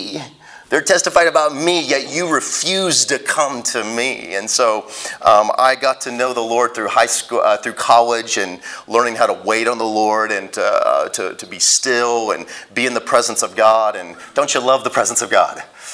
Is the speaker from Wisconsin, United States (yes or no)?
no; Illinois, United States; moved away; also born or lived in Kansas; And although I was from Illinois, we came into Kansas and began to plant churches and make disciples in rural areas, El Dorado, for quite a while.